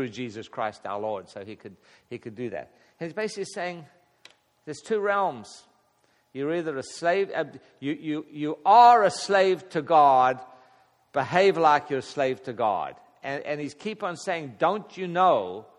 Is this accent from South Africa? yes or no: yes; South Africa; now in United States; Well, you know, I grew up in South Africa where men didn't wear rings.